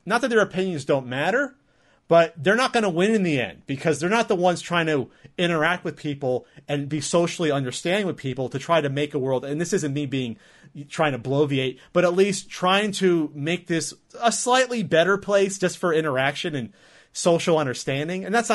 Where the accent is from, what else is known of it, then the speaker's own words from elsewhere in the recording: New Jersey, United States; moved away as an adult; now in California, United States; And I'm from Jersey, right? And Jersey and California are pretty damn different. But hey, I've been in California the last 8 years.